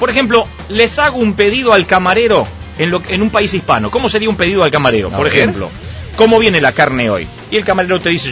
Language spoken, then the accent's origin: Spanish; Argentina; born there; Por ejemplo, yo nací en Argentina